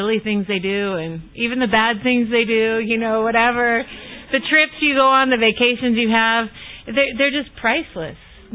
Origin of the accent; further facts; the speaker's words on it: Orlando, Florida, United States; As Barb said, I'm from Orlando, so greetings from Orlando. If you ever get cold during the winter here, you can come visit us because it's like the eternal summer there.